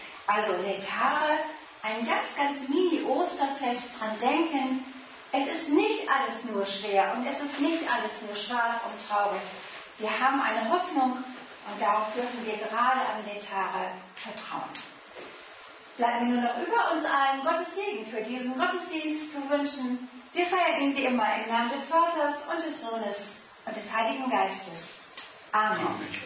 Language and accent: German; Papenburg, Lower Saxony, Germany; ich komme aus Papenburg. Bin also gerade schon über die Grenze gefahren.